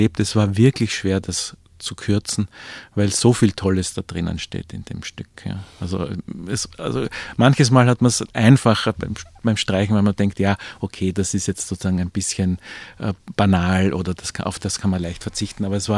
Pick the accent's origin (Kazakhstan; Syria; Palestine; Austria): Austria; Vienna; als Wiener hat man auch mit diesen Österreich-Beschimpfungen schon seinen Spaß auch gehabt